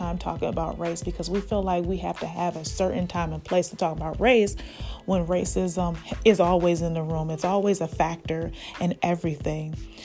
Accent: United States; born there; Like, I was born in America, and my roots are there.

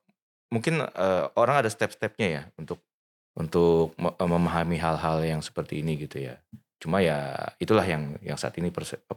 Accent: Jakarta, Indonesia; Tumbuhnya, kalau tumbuh besar sih di Jakarta juga ya.

